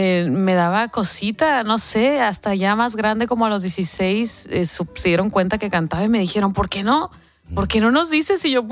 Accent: Tecate, Baja California, Mexico; Sí, en mi ciudad natal, Tecate.

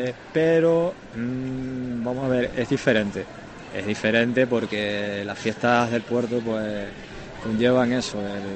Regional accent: Portugal; yo como portugués también

